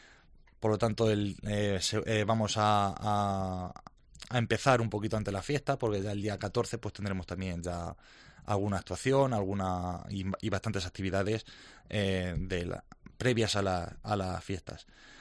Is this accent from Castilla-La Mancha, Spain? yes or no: yes; Membrilla, Castilla-La Mancha, Spain; para los que somos de allí, de Membrilla y de alrededores